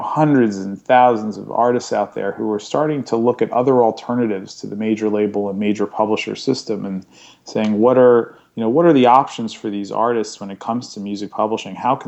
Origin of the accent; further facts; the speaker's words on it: New York, United States; I was obsessed with lots of different bands growing up in New York.